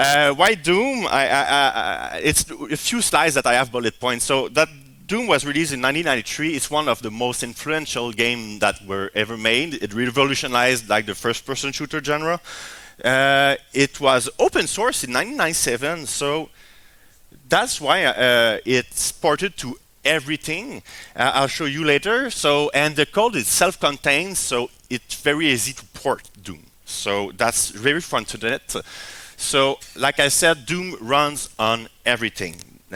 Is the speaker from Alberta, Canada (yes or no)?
no; Sherbrooke, Quebec, Canada; I'm from Sherbrooke, Quebec. It's quite a little small, so it's 1 hour and a half from Montreal by car.